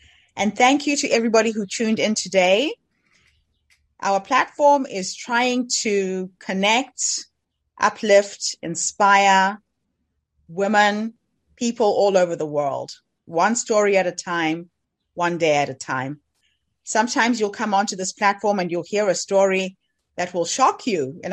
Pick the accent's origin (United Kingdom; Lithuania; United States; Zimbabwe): Zimbabwe; So I'm from Zimbabwe originally